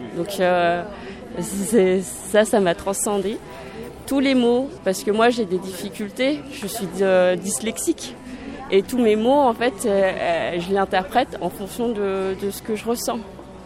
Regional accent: Cambodia; now in France; Je viens du Cambodge, je suis arrivée en France, on m'a imposé un lieu, donc je me suis adaptée

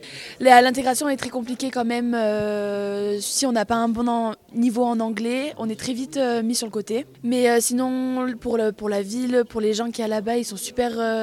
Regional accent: Provence-Alpes-Côte d'Azur, France; on dit non, nous on vient à côté de Marseille

